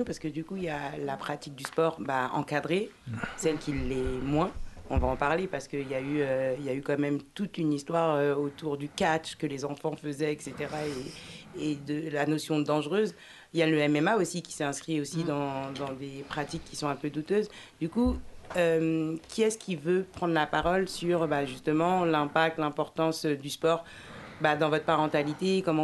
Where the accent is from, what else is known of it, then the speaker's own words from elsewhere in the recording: Fontenay-sous-Bois, Île-de-France, France; born there; peut-être parce que je suis née à Fontenay-sous-Bois et que les accès étaient un peu facilités aussi.